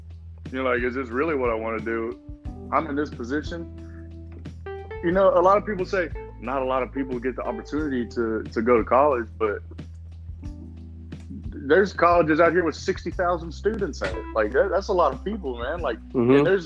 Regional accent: Dallas, Texas, United States; you know, where we grew up in North Dallas, you go to high school, you go to college

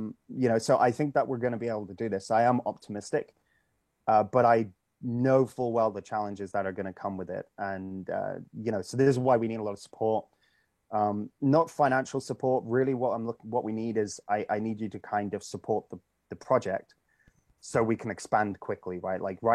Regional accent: United Kingdom; You know, I come from the United Kingdom originally.

